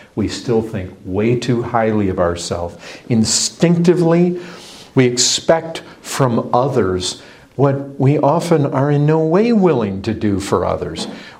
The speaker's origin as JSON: {"language": "English", "region": "Michigan", "country": "United States", "tie": "born or raised there", "said": "I went to university at Western Michigan University. My hometown was about 20 miles away."}